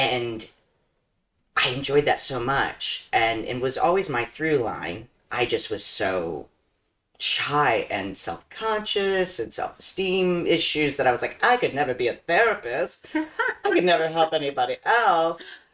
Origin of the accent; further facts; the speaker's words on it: Midwest, United States; Ooh, so I'm a Midwesterner originally, been out here for 10 years